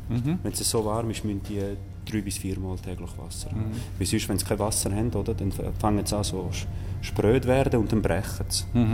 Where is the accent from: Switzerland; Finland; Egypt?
Switzerland; accent: Swiss German, mix of Graubünden and St. Gallen; ich bin in der Schweiz aufgewachsen. Ich bin mit ca. 5 hierher gekommen. Und seit dort bin ich in der Schweiz.